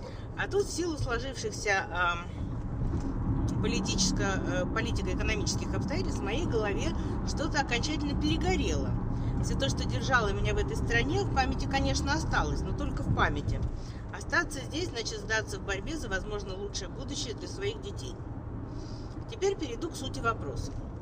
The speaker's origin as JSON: {"language": "Russian", "country": "Ukraine", "said": "я из Украины"}